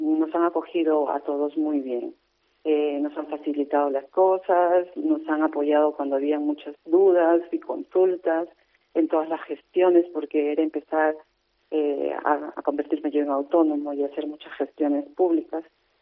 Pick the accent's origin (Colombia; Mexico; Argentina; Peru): Peru; now in Spain; Nosotros somos de Perú, originalmente.